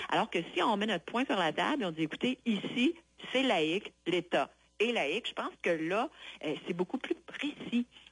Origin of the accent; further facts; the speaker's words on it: Quebec, Canada; on est tous des Québécois, là, entre vous et moi